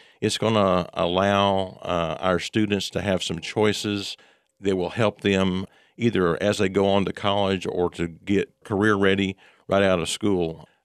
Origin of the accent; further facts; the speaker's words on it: Mesquite, Texas, United States; Yeah, I grew up here in Mesquite. I'm a product of Mesquite Public Schools, graduated from Mesquite High School many, many years ago.